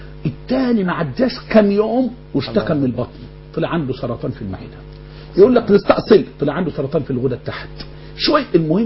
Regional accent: Egypt; شوف اشتغل بالربا اللي بيسمى الحريقة عندنا في مصر

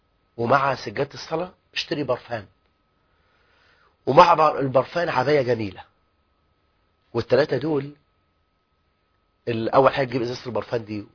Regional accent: Egypt

